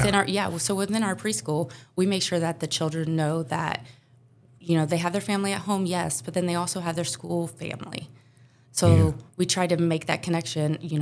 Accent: St. Henry, Ohio, United States; I grew up in St. Henry, so about 10 minutes away from here.

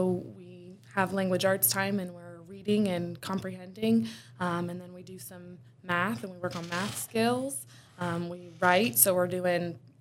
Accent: Vandalia, Ohio, United States; now in Fort Recovery, United States; So I grew up in the Vandalia area, and then I started going to school at Wright State Lake Campus, and I kind of just fell in love with the community. And I met my husband, and we now live in Fort Recovery.

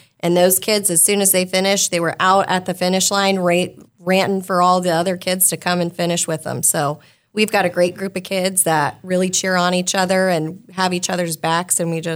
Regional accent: Salina, Kansas, United States; I'm actually from Salina. I'm a graduate of Salina in 07.

